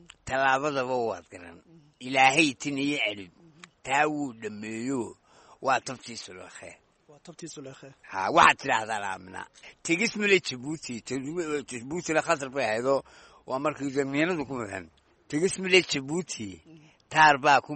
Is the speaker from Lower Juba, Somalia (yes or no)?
no; Hargeisa, Woqooyi Galbeed, Somalia; born there; waxaan ku dhashay Hargeysa